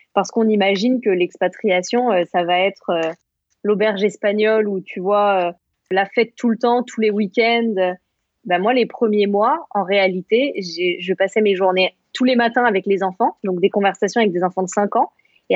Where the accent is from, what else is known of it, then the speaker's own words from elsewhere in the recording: France; now in Kuwait; c'est mon pays et j'appartiens à cette culture, quoi. J'ai grandi en France et voilà, je ne veux pas aller dans un autre pays le jour où je quitterai le Koweït.